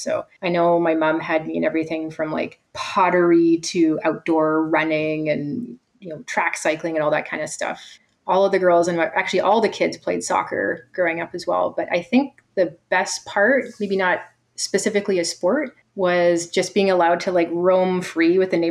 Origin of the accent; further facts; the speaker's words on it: Port Moody, British Columbia, Canada; Yeah, I grew up in Port Moody, British Columbia, which isn't too far from Vancouver. Spent the majority of my youth there, and it was a pretty good spot to grow up, lots of outdoor spaces.